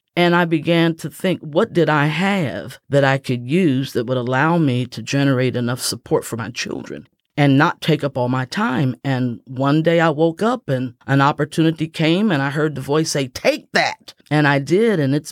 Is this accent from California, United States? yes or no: no; Ironton, Ohio, United States; now in Cincinnati, United States; was born and raised in the River City of Ironton, Ohio, more correctly pronounced in the proper dialect, Arnton, Ohio. And I came to Cincinnati in 1972, a step migration.